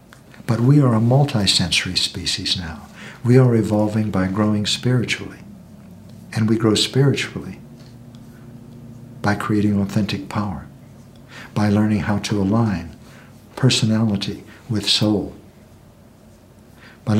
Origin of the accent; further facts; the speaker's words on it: United States; But that's only because I'm American and I know most about this social structure.